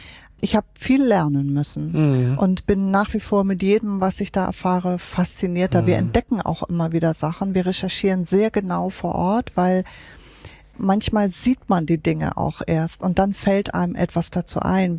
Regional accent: Hamburg, Germany; Und nein, man kann das als Hamburger auch nicht alles erfassen.

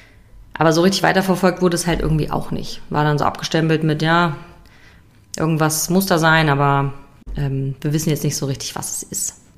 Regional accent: Hesse, Germany; Ja, aus Nordhessen.

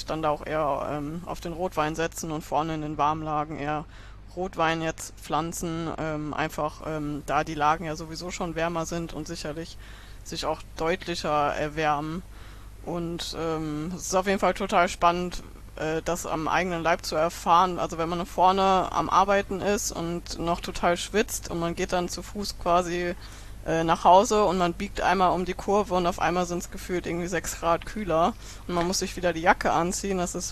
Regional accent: Paderborn, North Rhine-Westphalia, Germany; Ich komme aus Nordrhein-Westfalen, Paderborn.

